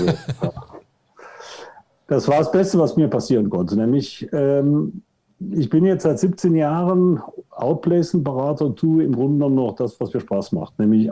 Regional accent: Cologne, North Rhine-Westphalia, Germany; born there; now in Munich, Germany; Jahrgang 58, Ehemann, Vater, Schwiegervater, Großvater, geboren in Köln, wohnhaft in München. Ansonsten im Wesentlichen Netzwerker, Karnevalsjäger und Katholik.

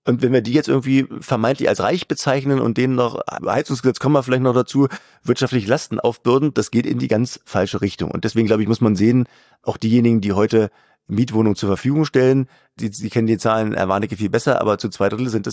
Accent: Berlin, Germany; Ich komme aus Berlin, bis 89 hatten wir solche Zustände in der Stadt, jedenfalls im einen Teil der Stadt.

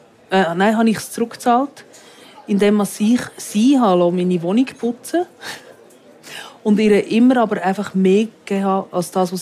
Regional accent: Switzerland; ich bin typische Schweizerin.

